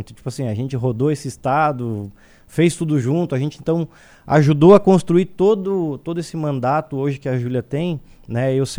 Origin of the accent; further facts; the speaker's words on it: Criciúma, Santa Catarina, Brazil; also born or lived in Urussanga / Orleans; Eu sou natural de Criciúma. Uhum. Já morei em Uruçanga, né? Meu pai foi gerente do Bradesco aqui lá nos anos 90, então já tive a oportunidade de morar aqui, de morar em Orleans, né?